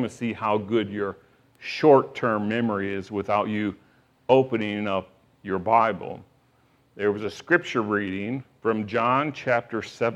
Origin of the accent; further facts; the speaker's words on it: Michigan, United States; Our son is, we're originally from Michigan.